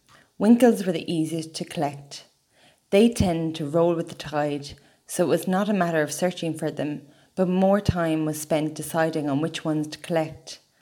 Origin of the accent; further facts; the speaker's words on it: Ireland; I should know, I'm Irish.